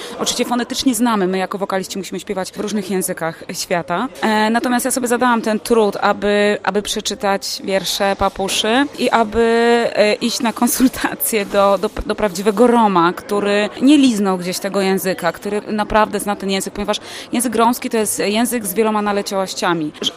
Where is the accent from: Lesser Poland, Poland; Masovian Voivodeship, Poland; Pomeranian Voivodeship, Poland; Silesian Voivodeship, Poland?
Lesser Poland, Poland; Tarnów; born there; Przyznam się szczerze, ponieważ jestem z urodzenia Tarnowianką.